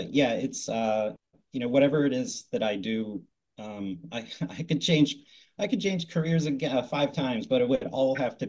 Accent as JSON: {"language": "English", "town": "Arlington", "region": "Virginia", "country": "United States", "tie": "born or raised there", "also_born_or_lived": "North Carolina", "said": "I was born in North Carolina, but I basically grew up in Arlington."}